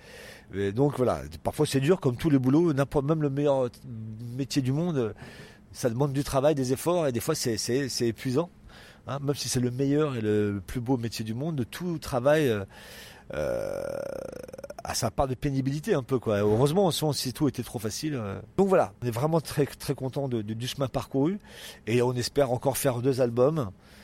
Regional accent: Brittany, France; parce que on avait des affinités avec la Bretagne, je suis de Bretagne

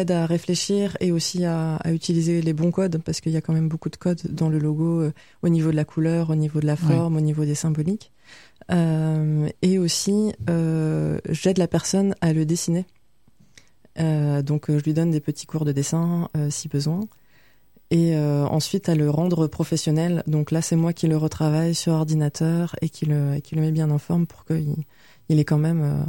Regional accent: Hauts-de-France, France; Oui, ben je suis née dans le Nord et j'ai toujours vécu dans le Nord, donc effectivement ça, le Nord-Pas-de-Calais, les Hauts-de-France, c'est très ancré en moi.

